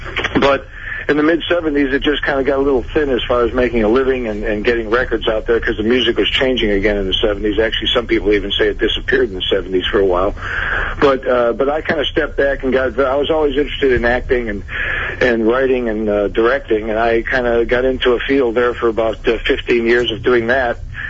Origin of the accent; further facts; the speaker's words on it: Chicago, Illinois, United States; We came from Chicago.